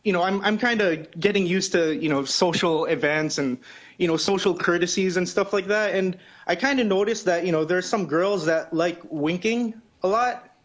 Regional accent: Philippines; Well, foreign for America. I'm Filipino, so.

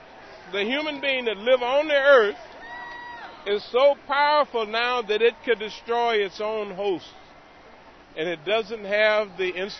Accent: Washington, District of Columbia, United States; We're from Southeast Washington.

